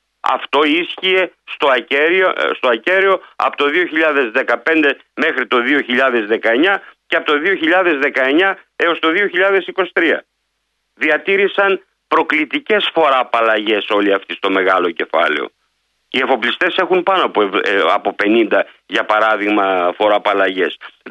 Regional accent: Central Greece, Greece; Εδώ έχουμε γεωθερμία στην Ελλάδα, που υπάρχει στην πατρίδα μου, για παράδειγμα, στη Φθιώτιδα

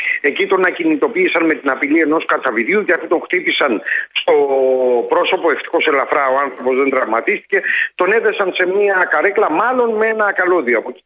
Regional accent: Patras, Western Greece, Greece; στην πατρίδα μου, στην Πάτρα, στην περιοχή Σύνορα

